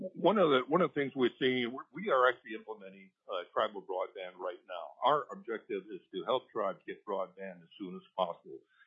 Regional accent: Hawaii, United States; I come from a tribal. I'm a Hawaiian native.

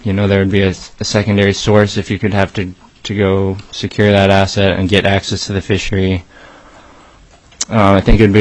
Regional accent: Alaska, United States; Myself, I'm a third-generation troller. I grew up here in Southeast and probably spent 15 of 24 summers that I've been alive out fishing on the boat with my dad.

